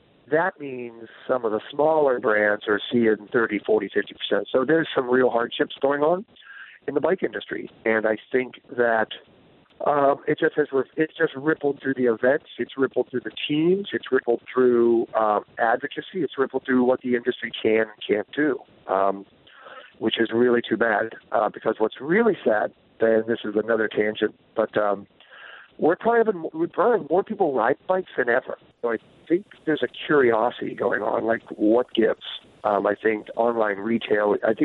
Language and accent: English; Pennsylvania, United States; And Diane, I know you're from Ohio, and I'm from Pennsylvania.